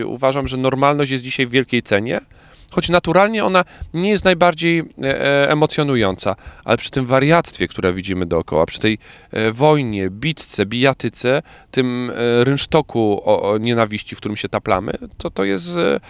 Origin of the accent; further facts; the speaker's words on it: Lesser Poland, Poland; w moich rodzinnych stronach w Małopolsce, w moim okręgu wyborczym są gminy, w których nie ma lekarza rodzinnego